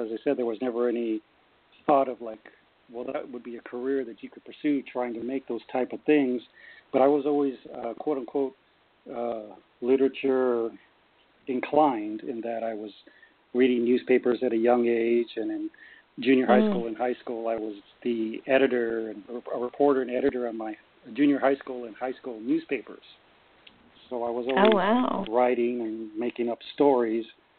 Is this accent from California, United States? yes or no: yes; Los Angeles, California, United States; I was born in East L.A. in Boyle Heights. That's where I grew up, the oldest of a large family.